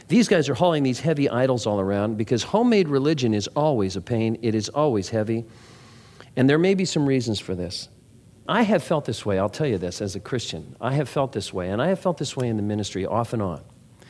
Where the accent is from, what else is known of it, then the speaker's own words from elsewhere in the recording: California, United States; And we're from Orange County. I'd never seen a deer.